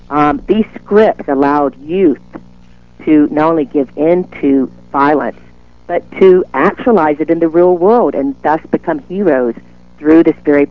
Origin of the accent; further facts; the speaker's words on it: Southern United States, United States; you know, I'm from the South. So much of language is metaphoric.